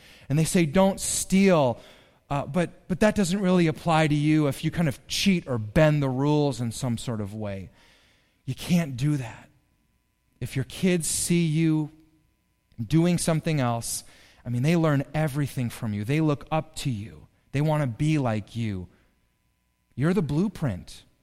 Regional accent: Germany; I grew up in Germany

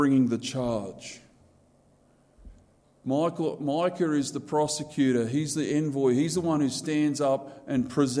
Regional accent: Mount Walker, Queensland, Australia; I grew up in Mount Walker, which is sort of like just 50 k's that way-ish. Small little country farming community.

